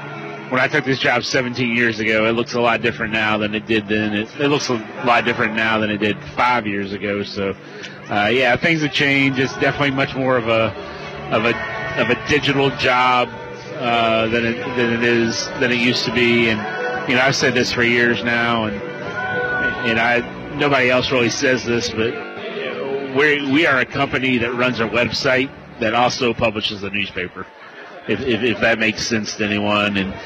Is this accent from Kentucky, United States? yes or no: yes; Bowling Green, Kentucky, United States; when I was growing up in Bowling Green, going to Bowling Green High School